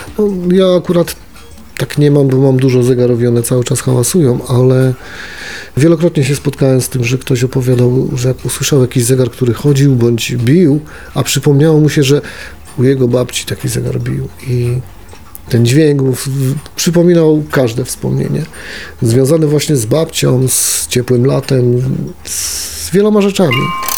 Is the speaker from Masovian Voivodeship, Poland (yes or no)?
no; Piotrków Trybunalski, Łódź Voivodeship, Poland; wychowałem się w Piotrkowie, tam się urodziłem. Zawsze pełno starych kamienic i pełno ciekawostek.